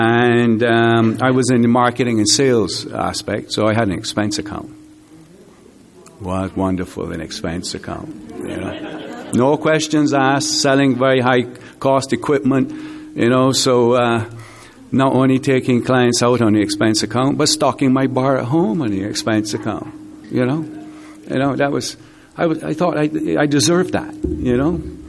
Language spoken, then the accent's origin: English; Barbados; and I'm from and I'm from Barbados.